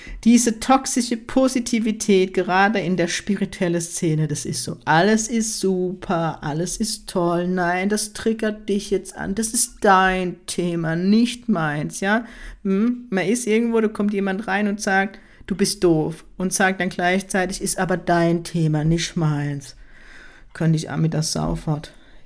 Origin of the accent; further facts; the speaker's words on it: Kurpfalz, Germany; Bei uns in der Kurpfalz heißt es einfach Dummschwätzer.